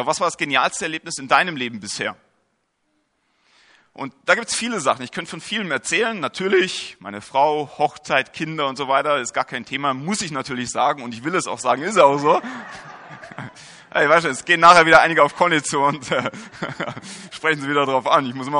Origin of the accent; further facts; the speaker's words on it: Herford, North Rhine-Westphalia, Germany; born there; now in Friedberg, Germany; Hier der Anfangsknoten ist da, wo ich geboren bin, in Herford, Nordrhein-Westfalen. Dann bin ich nach ein paar Zentimeter umgezogen, wieder umgezogen, nochmal umgezogen. Und dann bin ich irgendwann hier in Bayern gelandet. Ja, in Friedberg sind wir hingezogen mit meinen Eltern.